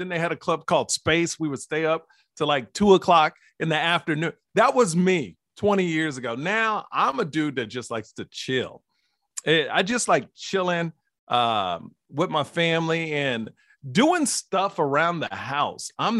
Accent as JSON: {"language": "English", "town": "Houston", "region": "Texas", "country": "United States", "tie": "born or raised there", "said": "About myself, born and raised in Houston, Texas, father's Black, mom's Asian."}